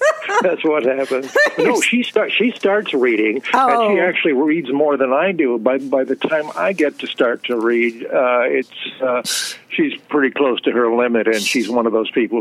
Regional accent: Jackson, Michigan, United States; also born or lived in various places around the country; I was raised mostly in Jackson, Michigan. I was my dad was in the Air Force.

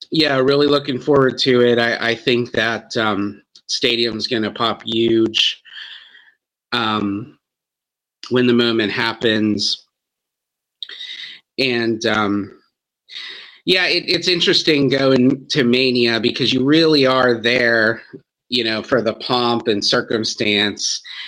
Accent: Pittsburgh, Pennsylvania, United States; I'm from Pittsburgh and we were saying, we might not want to tell you where we're from because you might not like us in Philly.

